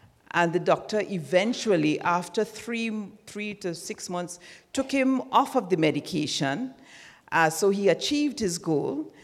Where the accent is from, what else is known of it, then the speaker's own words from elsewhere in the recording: Jamaica; from Jamaica, nutritionist and health and wellness coordinator.